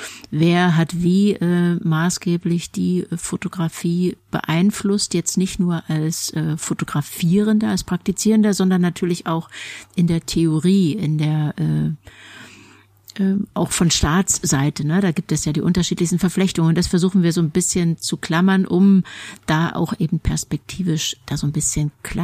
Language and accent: German; East Germany, Germany; Ich bin im Osten der Republik aufgewachsen. Und bin da eben auch sozialisiert